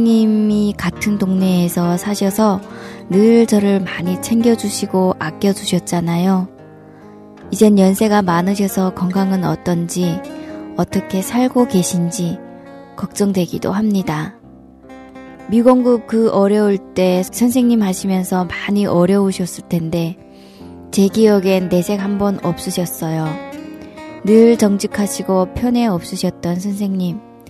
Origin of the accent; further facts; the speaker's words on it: Hamhung, South Hamgyong, North Korea; moved away as an adult; now in South Korea; 탈북한 지는 15년 됐습니다.